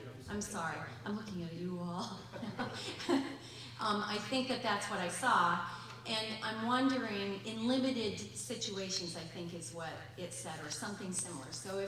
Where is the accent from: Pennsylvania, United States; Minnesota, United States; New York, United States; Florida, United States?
Pennsylvania, United States; Dimmick Township; I'm from Dimmick Township in Susquehanna County.